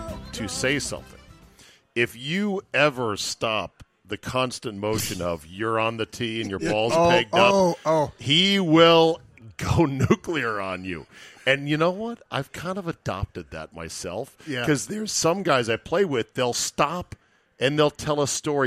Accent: Virginia, United States; I'm from Virginia, and I know many people like Buck that went to JMU.

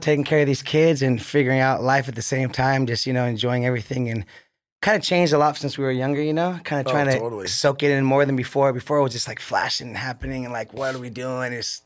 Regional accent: Hermosa Beach, California, United States; now in Torrance, United States; Hermosa Beach, Manhattan Beach, South Bay Area. I live in Torrance now, though.

